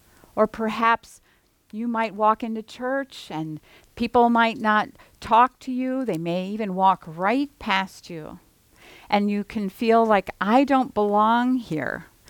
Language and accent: English; Cleveland, Ohio, United States; I'm from Cleveland, so I can speak this way.